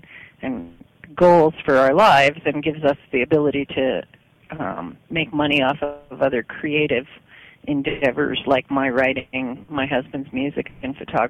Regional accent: New Jersey, United States; born or raised there

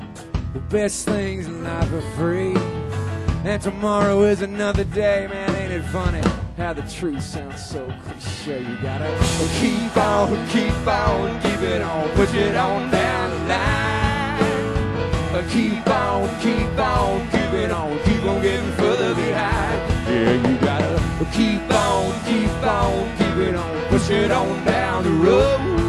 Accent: Dallas, Texas, United States; Of course … I'm from Dallas.

